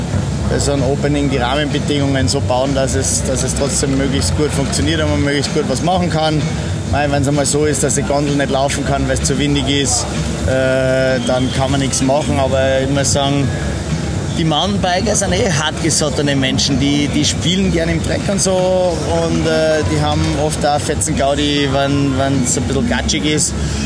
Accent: Austria; now in Munich, Germany; Also ich habe eine Veranstaltungsagentur in München, sitze in München, bin eigentlich Österreicher.

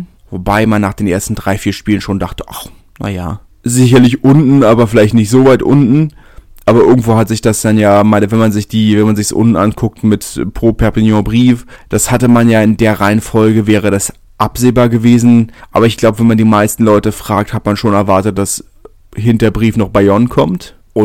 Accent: Berlin, Germany; als Berliner, ich bin natürlich Hertaner

